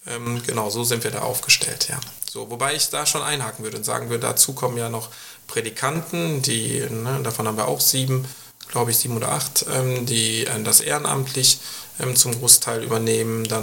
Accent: Duisburg, North Rhine-Westphalia, Germany; Wir sind wieder ein Stück in Heimat gezogen, ich bin in Duisburg groß geworden.

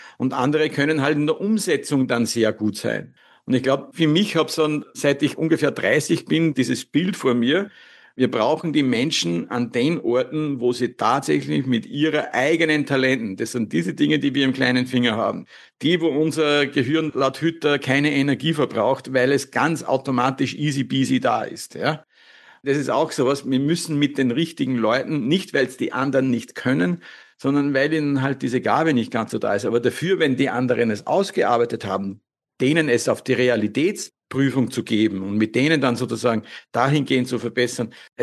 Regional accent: Austria; wie man das bei uns in Österreich oder wie ich das so sage, ja, volle Kanne wird da getan und gemacht

